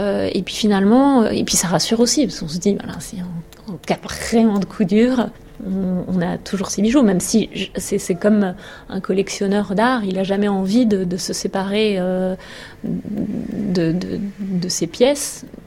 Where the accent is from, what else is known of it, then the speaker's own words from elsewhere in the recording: Algeria; now in France; j'ai 44 ans, je suis algérienne. Je suis arrivée en France dans les années 90. On a fui l'Algérie à cause du terrorisme.